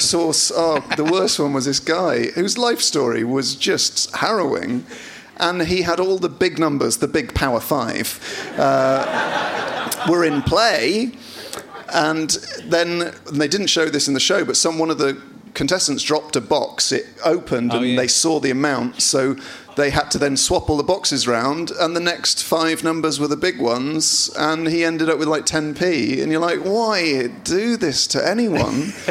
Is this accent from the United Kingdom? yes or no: yes; Bristol, South West England, United Kingdom; born there; I was born in Southmead Hospital.